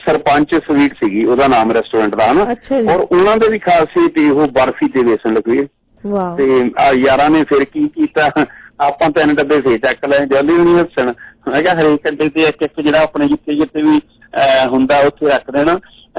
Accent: Punjab, India; ਕਿਉਂਕਿ ਮੈਂ ਪੰਜਾਬ ਤੋਂ ਆਵਾਂ

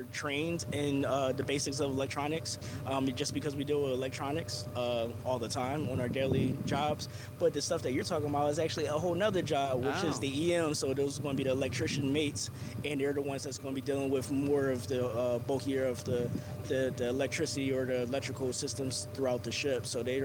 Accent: Philadelphia, Pennsylvania, United States; Originally Philadelphia, PA. Right.

